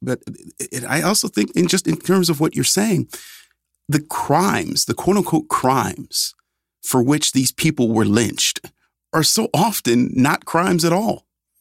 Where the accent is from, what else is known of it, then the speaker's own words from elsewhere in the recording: Cleveland, Ohio, United States; I mean, you know, there's a case back home in my hometown of Cleveland.